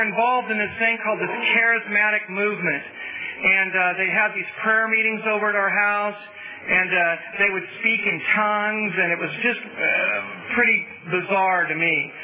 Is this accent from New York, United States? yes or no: no; Lompoc, California, United States; So I'm from Lompoc, and if you're wondering where that's at, that is between Santa Barbara and Pismo Beach, which is geographically correct.